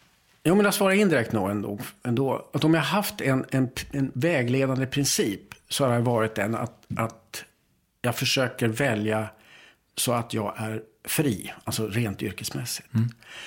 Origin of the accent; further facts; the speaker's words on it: Boden, Norrbotten County, Sweden; när jag växte upp där i Boden, eller rätt sagt man gick på gymnasiet och sånt där